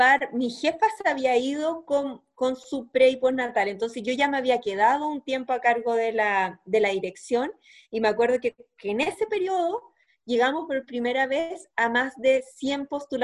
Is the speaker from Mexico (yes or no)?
no; Chile; no, yo soy chilena, llévenme al aeropuerto